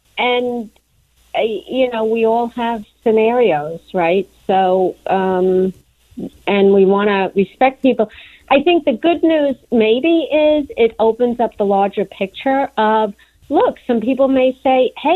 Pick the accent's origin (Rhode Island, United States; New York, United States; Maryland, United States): New York, United States; now in Florida, United States; I'm in Florida now, but I grew up in New York